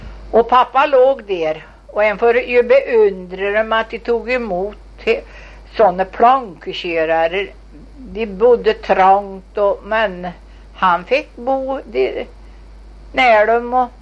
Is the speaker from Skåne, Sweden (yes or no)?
no; Värmland, Sweden; Och du vet, vi är värmlänningar.